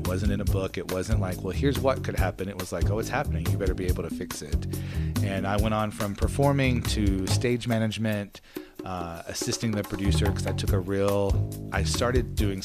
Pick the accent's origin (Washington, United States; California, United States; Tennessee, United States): Tennessee, United States; Well, I grew up in Overton County, so this is home for me.